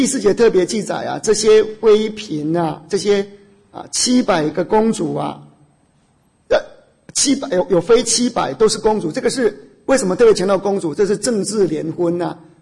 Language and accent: Chinese; China; 我们中国人